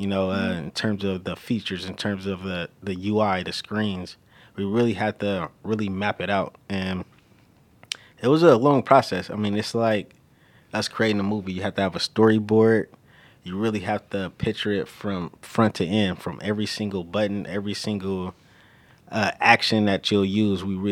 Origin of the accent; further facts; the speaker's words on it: Oakland, California, United States; Growing up in Oakland, everybody's a basketball guy.